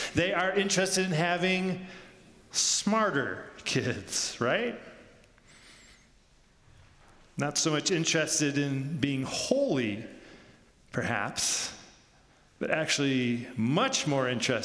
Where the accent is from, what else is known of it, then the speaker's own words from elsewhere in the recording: United States; But I'm an American, so I can say things like that, right?